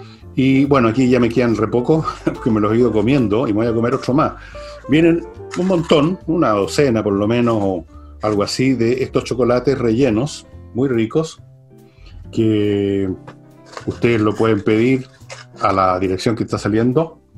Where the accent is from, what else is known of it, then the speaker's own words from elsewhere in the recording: Valparaíso, Chile; also born or lived in Santiago; yo nací en Santiago, pero nadie es perfecto. Pero lo más fuerte de mi infancia, de mi pubertad, de mi adolescencia, se asocia con Valparaíso.